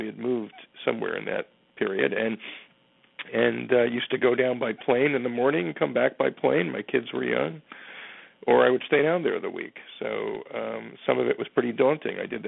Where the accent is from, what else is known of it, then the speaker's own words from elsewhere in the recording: New York City, New York, United States; Oh, I'm a native New Yorker. I grew up in Manhattan. Went to the same school for 14 years